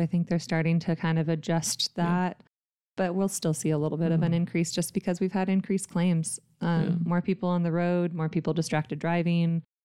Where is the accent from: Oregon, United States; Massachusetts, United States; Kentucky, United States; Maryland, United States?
Oregon, United States; also born or lived in Idaho; When I lived in Idaho, I was like, I stopped and people were very angry. I was like, I'm from Oregon.